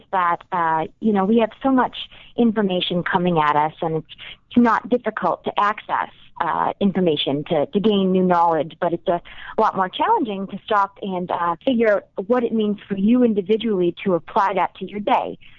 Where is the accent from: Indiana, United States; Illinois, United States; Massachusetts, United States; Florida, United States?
Massachusetts, United States; it's much different from the experience of growing up in Massachusetts on the East Coast, that's for sure.